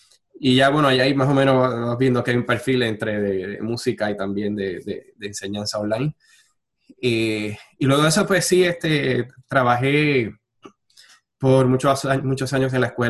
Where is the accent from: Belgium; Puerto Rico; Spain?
Puerto Rico; Acá, pues, como sabes, soy de Puerto Rico.